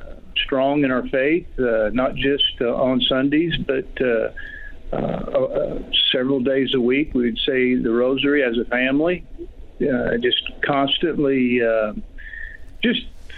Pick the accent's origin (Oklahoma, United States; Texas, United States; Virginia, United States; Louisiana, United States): Oklahoma, United States; Del City; I mean, we grew up in Del City, Oklahoma, like you said. I've been pretty fortunate that I've been able to stay here in the state.